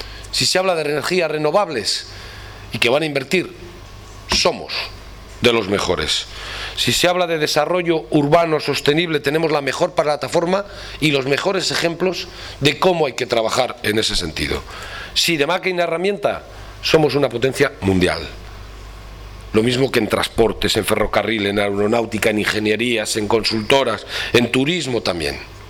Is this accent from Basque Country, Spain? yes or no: yes; Basque Country, Spain; porque así somos los vascos.